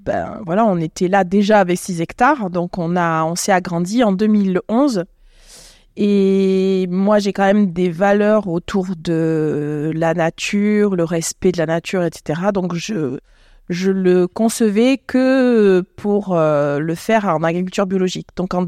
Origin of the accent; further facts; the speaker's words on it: Réunion, France; je suis métisse, je viens de l'île de la Réunion